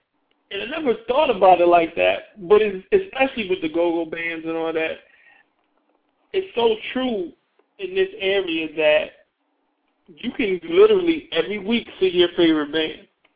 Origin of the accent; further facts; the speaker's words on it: Washington, District of Columbia, United States; Now, me and you, we're from the same area, so we kind of can grasp the whole Washington, D.C. or the D&D thing